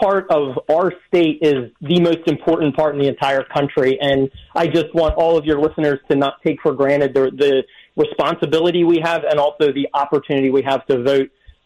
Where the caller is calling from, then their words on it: Lansdale, Pennsylvania, United States; Listen, I'm calling from Lansdale.